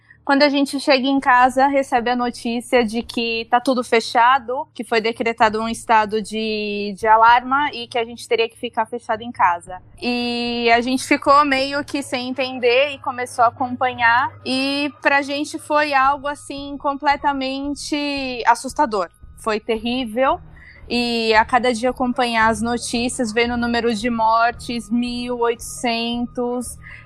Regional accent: São Paulo, Brazil; moved away as an adult; now in Barcelona, Spain; Eu sou de São Paulo, tenho 36 anos e moro em Barcelona fazem 3 anos e meio.

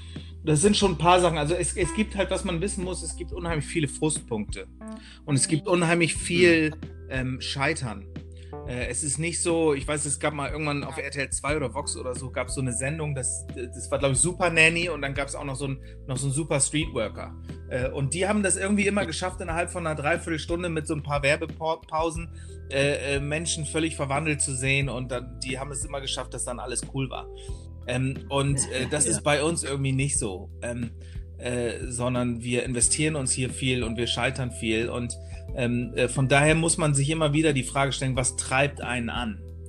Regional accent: Bremen, Germany; now in Marburg, Germany; ich komme ursprünglich aus Bremen, lebe aber jetzt schon seit, keine Ahnung, 10, 15 Jahren oder so in Marburg

